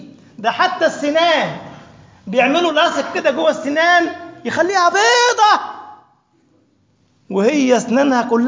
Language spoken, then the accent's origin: Arabic; Upper Egypt, Egypt; احنا عندنا في صعيد مصر، انا صعيدي على فكرة